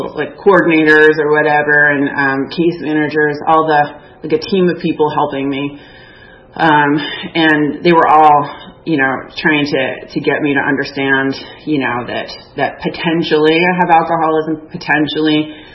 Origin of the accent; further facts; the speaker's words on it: Savannah, Georgia, United States; So back I go to Savannah, which is my hometown, with my folks who had come to retrieve me.